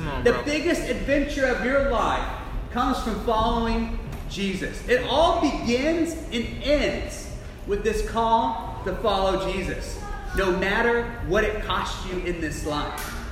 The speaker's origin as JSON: {"language": "English", "region": "Colorado", "country": "United States", "said": "And I'm from Colorado."}